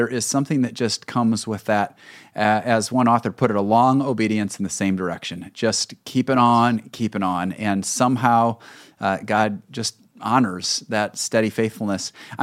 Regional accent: Fort Wayne, Indiana, United States; My hometown, Jason.

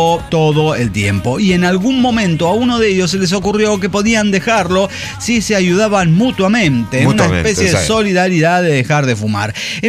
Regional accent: Colombia; en Colombia a las 4 de la mañana es el toque de queda.

